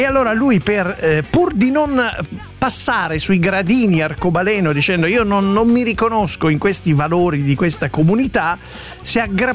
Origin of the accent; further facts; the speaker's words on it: Milan, Lombardy, Italy; Io sono milanese, quindi sto bene.